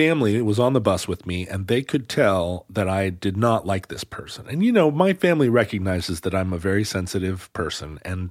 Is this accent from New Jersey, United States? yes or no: no; Alaska, United States; Yeah, maybe a fan. I mean, we're from Alaska. There wasn't any hot day.